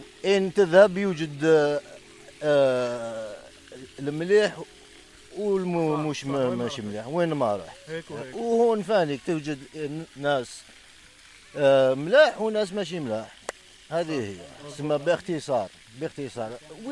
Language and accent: Arabic; Algeria; now in Germany; احنا من الجزائر